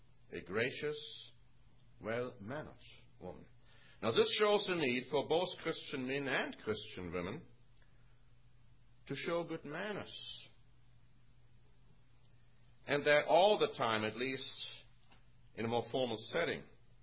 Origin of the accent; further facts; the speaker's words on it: Germany; now in United States; But when I grew up in Germany, we had, of course, public transportation a lot more.